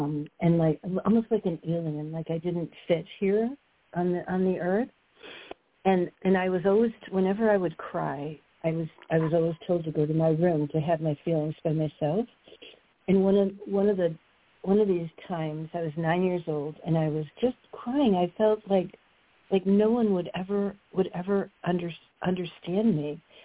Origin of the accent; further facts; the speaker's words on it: Buffalo, New York, United States; born there; I was born in Buffalo, New York, and it's a very good family that I was born into